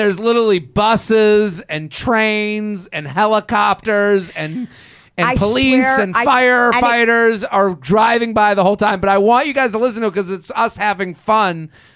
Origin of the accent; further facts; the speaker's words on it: Massachusetts, United States; So I grew up outside of Boston.